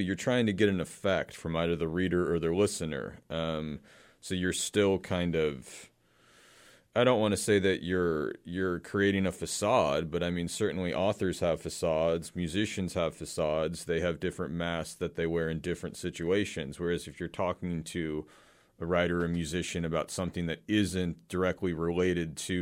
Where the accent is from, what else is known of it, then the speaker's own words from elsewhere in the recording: Reno, Nevada, United States; I mean, I'm from Reno, Nevada, and I grew up